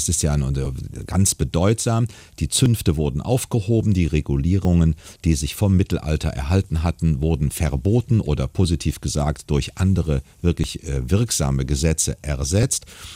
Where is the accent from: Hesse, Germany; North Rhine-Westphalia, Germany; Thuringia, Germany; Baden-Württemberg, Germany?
North Rhine-Westphalia, Germany; Cologne; born there; Ja, als gebürtigem Kölner schon